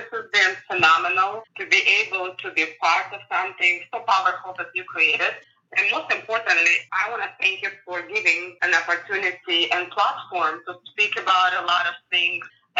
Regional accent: Ukraine; English is a second language; moved away as an adult; now in United States; I'm born and raised in Ukraine and went to high school there. I graduated with my technical degree from University of Ukraine, and then I immigrated to the United States. My journey took me down to San Francisco.

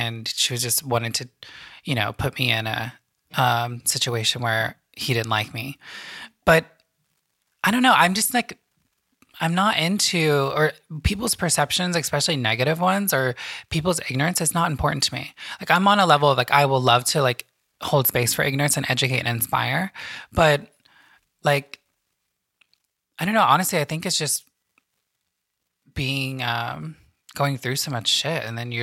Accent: California, United States; Let me just let you know that there are people like me born and raised in California, mm-hmm. and we speak great English.

